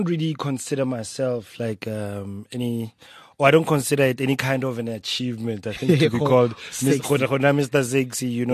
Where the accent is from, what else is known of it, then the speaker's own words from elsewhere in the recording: Mahikeng, North West, South Africa; I grew up primarily in Mafikeng.